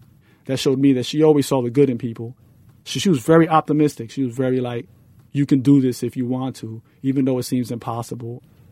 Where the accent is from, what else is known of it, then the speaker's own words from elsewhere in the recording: New York City, New York, United States; Growing up in New York City during the crack cocaine era, I had to be that way because I saw so much destruction.